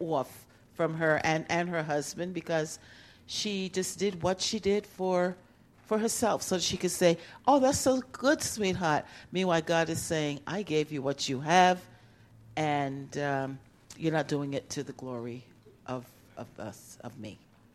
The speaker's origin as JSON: {"language": "English", "region": "New York", "country": "United States", "said": "I'm visiting from New York with my brother Chris."}